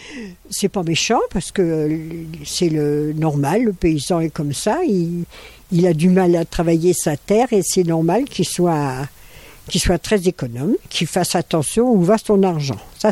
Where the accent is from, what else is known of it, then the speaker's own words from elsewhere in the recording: Paris, Île-de-France, France; La Parisienne, oui, parce que je suis parisienne et que je suis venue ici.